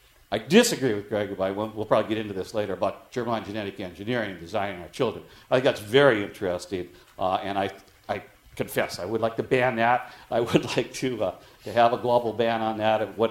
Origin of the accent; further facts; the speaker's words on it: United States; we being the average people growing up in the United States, we were very naive about where the future of science was going in the 60s and 70s.